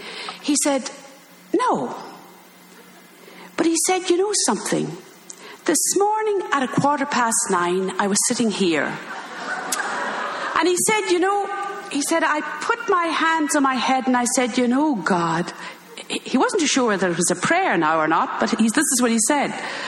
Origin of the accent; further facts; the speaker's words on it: Ireland; now in United States; even though I'm in America 40 years, but I'm still Irish.